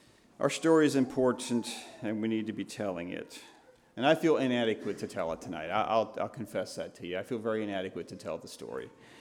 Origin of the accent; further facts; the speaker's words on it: United States; I am from Lancaster County, so that's my perspective. That's how I view the world, because I don't know anything different.